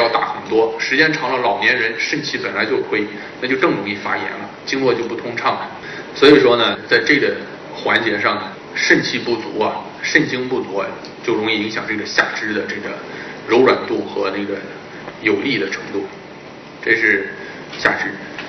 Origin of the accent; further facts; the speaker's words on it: China; 但是我们本身中国人却没有重视。